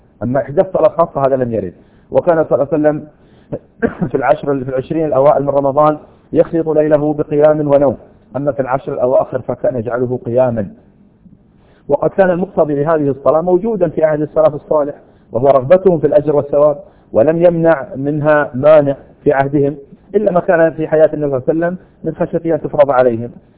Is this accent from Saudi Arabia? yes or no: yes; Saudi Arabia; الآن عندنا في السعودية مثلا